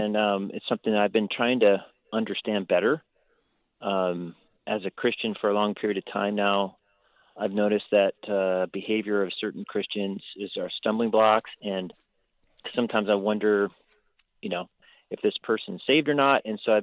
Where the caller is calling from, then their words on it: Santa Cruz, California, United States; I'm calling actually from Santa Cruz area.